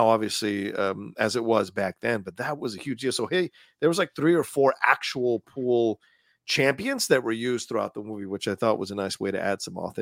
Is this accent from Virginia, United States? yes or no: yes; Dale City, Virginia, United States; where I grew up in Northern Virginia, in a small town in Dale City at the time, small town, we had two pool halls, one in Woodbridge and one a little bit further out, I think in Manassas.